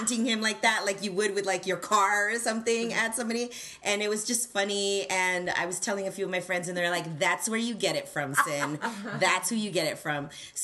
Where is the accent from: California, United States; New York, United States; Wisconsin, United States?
California, United States; I've got to say I am from the Bay Area. I went to my first Warriors game. I think I was 18 years old.